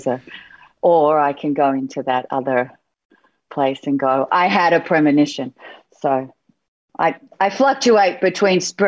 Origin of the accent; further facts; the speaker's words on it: Washington, District of Columbia, United States; also born or lived in Hawaii; For a bit over a year, and then we moved to, till I was about 18 months, I think, and then we moved to Washington, D.C.